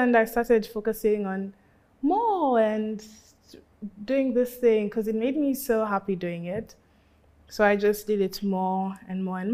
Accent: Nairobi, Kenya; So I was born in Nairobi, grew up in Nairobi. That's my whole life revolved around that place.

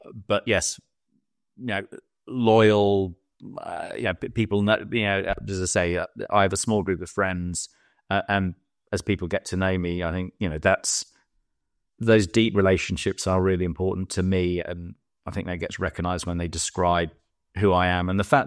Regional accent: London, United Kingdom; I'm very interested in the world, but I am a Londoner. I'm proud to be a Londoner.

